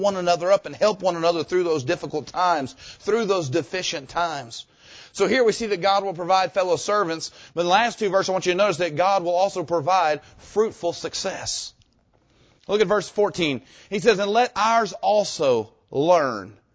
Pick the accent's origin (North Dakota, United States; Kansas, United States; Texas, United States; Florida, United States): Florida, United States; Jacksonville; I even talked to Brother Throw as well and the church that I grew up in there in Jacksonville.